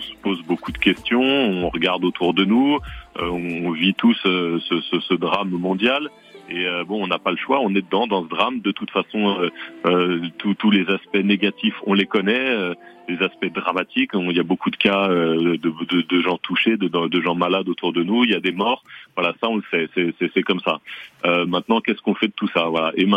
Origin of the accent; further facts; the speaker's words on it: Saint-Denis, Île-de-France, France; Moi, je suis originaire de Saint-Denis.